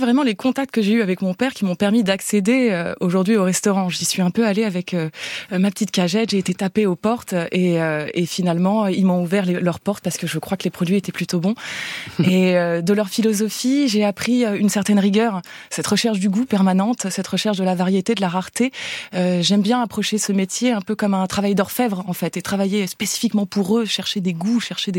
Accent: Paris, Île-de-France, France; Donc moi, en tant que parisienne, il a fallu que j'aille en immersion totale là-dedans.

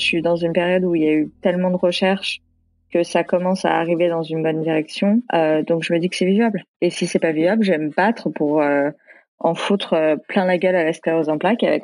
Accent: France; Je fais « Tiens, mais foutez-moi la paix, je suis française. Enfin, j'ai habité ici, je sais pas ce que vous voulez de plus. »

